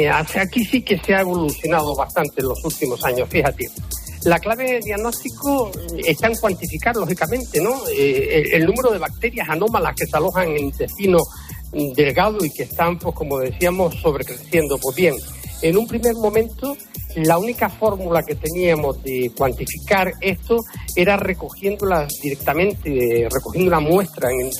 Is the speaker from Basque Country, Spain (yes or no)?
no; Las Palmas de Gran Canaria, Canary Islands, Spain; Yo me he escapado a mi tierra a pasar unos días a Las Palmas de Gran Canaria